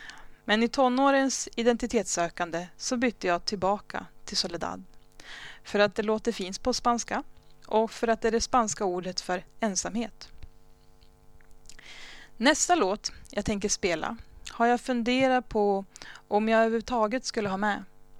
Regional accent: Timrå, Västernorrland County, Sweden; Hans musik spelades hemma när jag växte upp i Timrå.

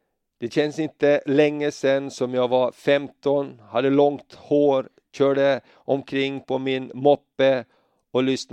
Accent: Kökar, Åland, Finland; Åland. En ö som ligger mitt mellan Sverige och Finland. Där är jag född och där har jag mina rötter. Jag kommer från en liten ö i åländska skärgården som heter Tjökar.

